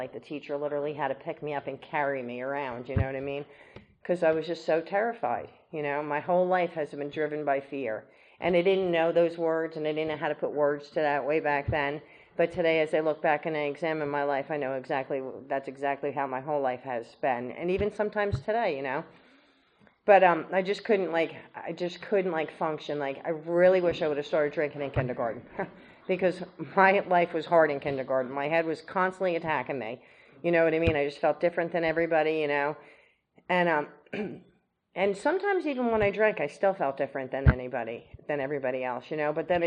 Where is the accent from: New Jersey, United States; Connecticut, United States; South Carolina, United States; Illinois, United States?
New Jersey, United States; And I was born and raised in New Jersey, Irish Catholic, and that just says it all, you know what I mean?